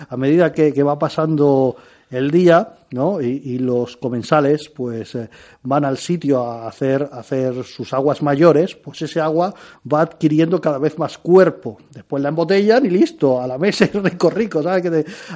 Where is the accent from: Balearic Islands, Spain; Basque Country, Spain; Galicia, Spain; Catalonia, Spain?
Balearic Islands, Spain; Soy balear.